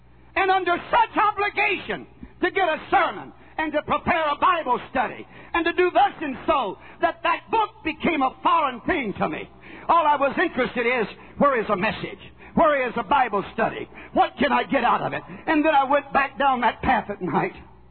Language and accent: English; Nacogdoches, Texas, United States; we was raised in Nacogdoches, but we farmed all over East Texas.